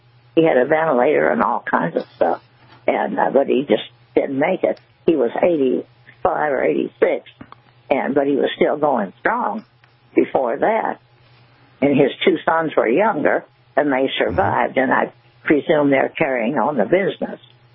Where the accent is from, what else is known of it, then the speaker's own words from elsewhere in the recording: Evansville, Illinois, United States; I'm from Evansville, Illinois, north of Chester.